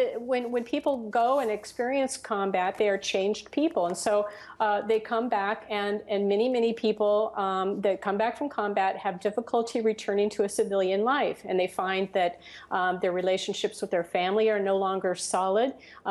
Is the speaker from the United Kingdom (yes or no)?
no; United States; But upsets me and concerns me as a human being and as an American as a person of the world